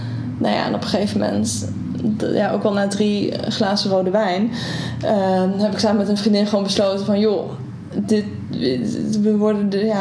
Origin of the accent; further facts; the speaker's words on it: Nijmegen, Gelderland, Netherlands; ik kom uit Nijmegen